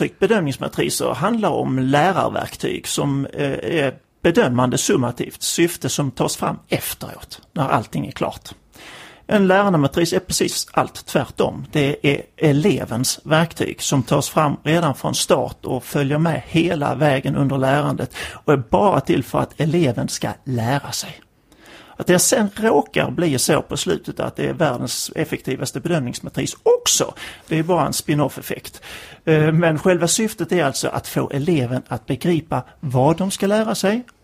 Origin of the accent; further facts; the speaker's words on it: Malmö, Skåne, Sweden; Jag hoppar av i farten från tåget mellan Malmö och Sandviken typ. Från min hemstad till en handledarutbildning upp i Norrland.